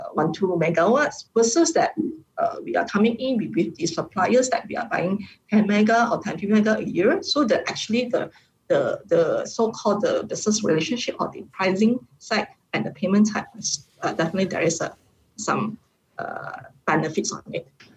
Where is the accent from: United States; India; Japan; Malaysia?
Malaysia; English is a second language; as a Malaysian enter to overseas markets